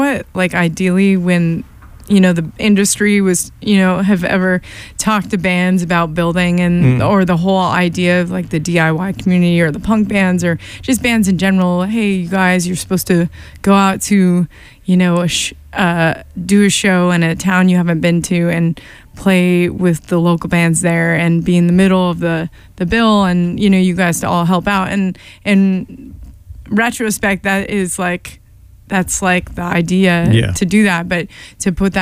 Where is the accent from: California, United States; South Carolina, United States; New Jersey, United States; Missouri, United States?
California, United States; Los Angeles; No, I'm from Los Angeles.